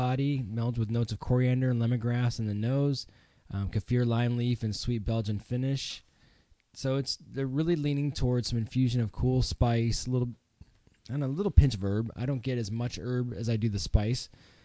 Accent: Indiana, United States; Whereas where I grew up in Indiana...

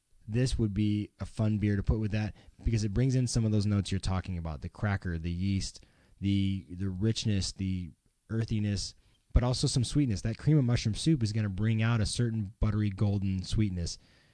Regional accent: Midwest, United States; You know, I grew up in the Midwest and we have some strawberry fields out there

